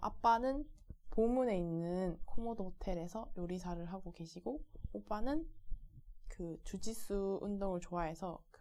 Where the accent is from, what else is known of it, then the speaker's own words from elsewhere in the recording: Gyeongju, North Gyeongsang, South Korea; 일단 저는 동국대 병원에서 태어났고 부모님 세대부터 계속 경주에 있어서 경주가 굉장히 익숙한 곳이고 그리고 또 경주에서 태어나서 집 근처에 있는 흥목초등학교를 다녔고 그리고 난 다음에 경주여중, 경주여고를 나왔는데